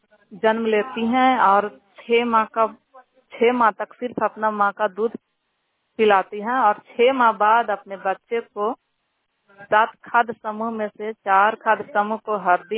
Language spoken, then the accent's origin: Hindi; Damodarpur, Bihar, India; post दमोदरपुर थाना नगर नौसा जिला नालंदा की निवासी हूँ